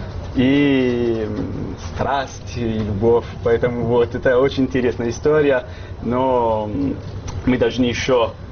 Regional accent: Ulyanovsk, Ulyanovsk Oblast, Russia; я из Ульяновска родом, я вот сюда первый раз приехал

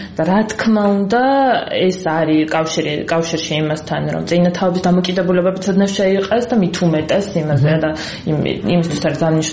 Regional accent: Zugdidi, Samegrelo-Zemo Svaneti, Georgia; სადაც მე თვითონ ზუგდიდელი ვარ

